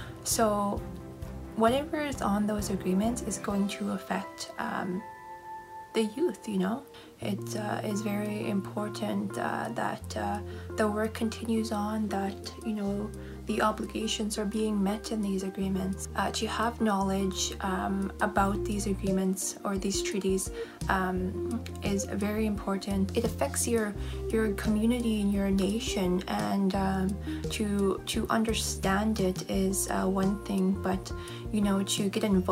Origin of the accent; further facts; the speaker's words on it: Fort McPherson, Northwest Territories, Canada; now in Yellowknife, Canada; I am from Yellowknife, Northwest Territories. I am originally from Fort McPherson, Northwest Territories. I am Tetlikwichin.